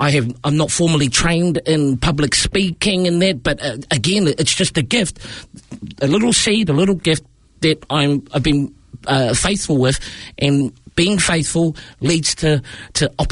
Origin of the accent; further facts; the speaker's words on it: Porirua, Wellington, New Zealand; So I am a very proud product of Porirua. Mm-hmm. So born and raised in Ascot Park.